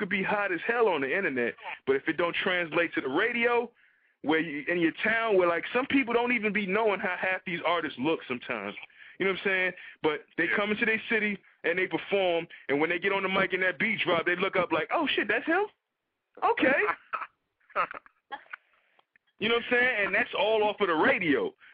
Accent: New York City, New York, United States; Like, I'm from New York City. New York City is lyrics.

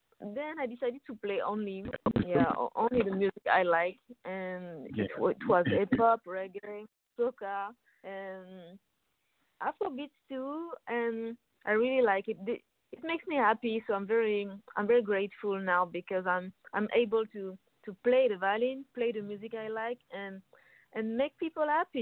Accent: Paris, Île-de-France, France; I'm from Paris, so I grew up in France.

